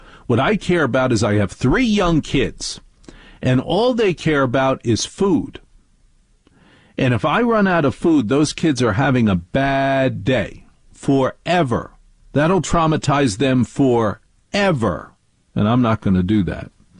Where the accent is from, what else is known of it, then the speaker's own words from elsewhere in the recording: New York, United States; Now, as a New Yorker, I am offended at the thought of anything but sausage and mushrooms on a pizza.